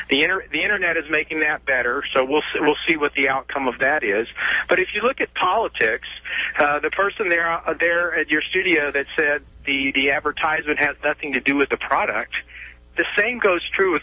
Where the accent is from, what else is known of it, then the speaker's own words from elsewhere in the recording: United States; now in Pittsburgh, United States; I'm just visiting from Pittsburgh. I grew up here.